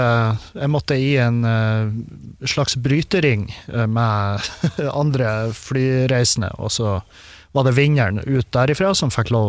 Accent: Northern Norway, Norway; jeg er jo nordlending, så jeg blir ikke overrasket når været kommer i veien for reisen min.

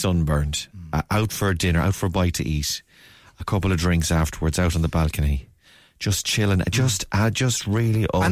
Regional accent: Ireland; As proud Irish men and women, we should be taking the streets

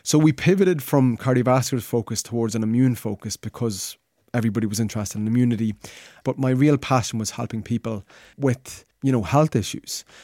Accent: Dundalk, Leinster, Ireland; recently I was just contacted a girl from my hometown, Dundalk

